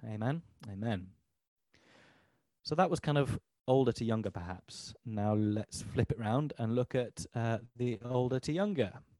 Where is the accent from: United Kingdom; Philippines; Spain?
United Kingdom; Yorkshire and the Humber; Now, I was brought up in Yorkshire, the nation of. And Yorkshire is a rugby league playing area.